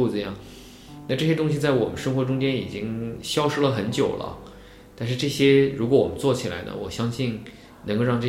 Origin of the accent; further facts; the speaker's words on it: Huangshan, Anhui, China; 回到我的家乡，黄山啊，去回到那个宏村啊、西递啊